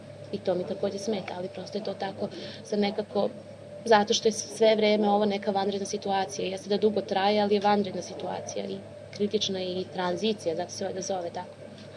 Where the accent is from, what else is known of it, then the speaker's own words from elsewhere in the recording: Pristina, Kosovo; now in Kraljevo, Serbia; Mi smo prešli iz Prištine u dalje, u užu Srbiju, 99. godine. Krajem 99. godine.